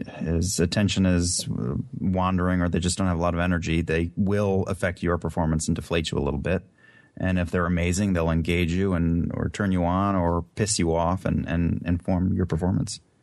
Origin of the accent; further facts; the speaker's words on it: New Jersey, United States; accent: New Jersey; It's not corny. I'm from New Jersey, man. That's my real. That is my native accent.